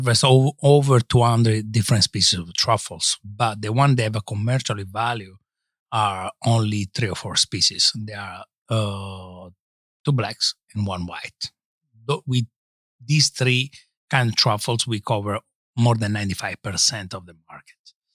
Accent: Montecastrilli, Umbria, Italy; moved away as an adult; now in United States; We are from Umbria, from a lovely village called Monte Castrilli, near Todi, in our north of Rome, you know, and was born there. The company was born there, and I came here in 1999.

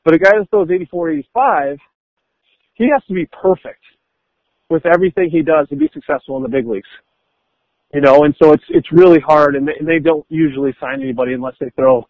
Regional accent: Arizona, United States; and I was born and raised in Arizona where, you know, you're living on the sun.

